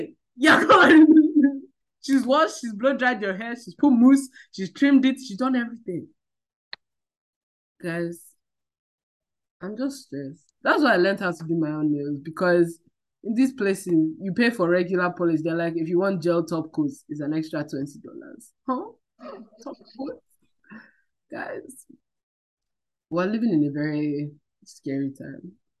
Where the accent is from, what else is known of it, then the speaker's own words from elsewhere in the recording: Nigeria; I price my hair. I'm Nigerian. I price my hair before I go and do it.